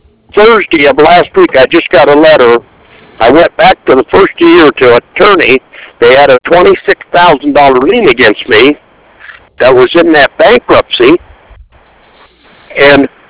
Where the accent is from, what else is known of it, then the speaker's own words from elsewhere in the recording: United States; I'm glad I'm American. I'm just not proud to be one.